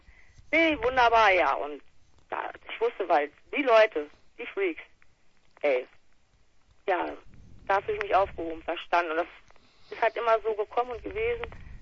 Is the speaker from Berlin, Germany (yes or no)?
no; Bodenwerder, Lower Saxony, Germany; also born or lived in Braunschweig / Hannover / Gummersbach; now in Hameln, Germany; Eigentlich aus Bodenwerder, Münchhausenstadt. Hab dann aber auch, bin jetzt in Hameln, hab in Braunschweig gewohnt, in Hannover, in Gummersbach, bei Kölle und so.